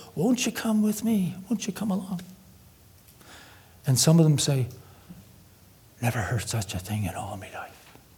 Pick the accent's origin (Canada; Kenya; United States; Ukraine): Canada; now in Ireland; from Canada, now living in Ireland.